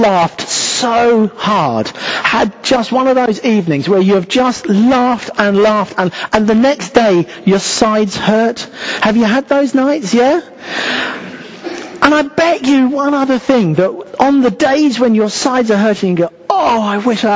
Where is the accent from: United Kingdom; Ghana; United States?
United Kingdom; because we're too British.